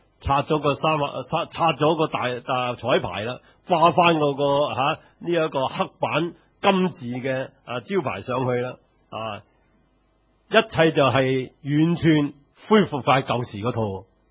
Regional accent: China; 我哋中国人好鍾意怀旧，重视经验

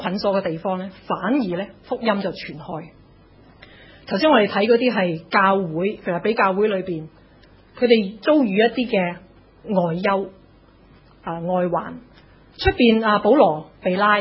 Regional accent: China; 我们中国人呢会讲同床异梦，大家都听过。

